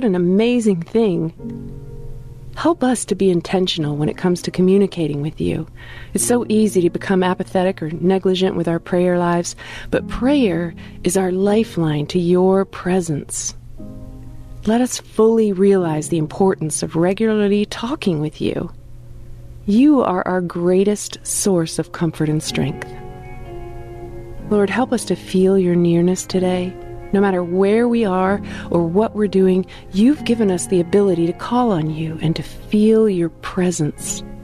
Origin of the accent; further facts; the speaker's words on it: Ohio, United States; now in Central Virginia, United States; I grew up in Northeast Ohio, and I now live in Central Virginia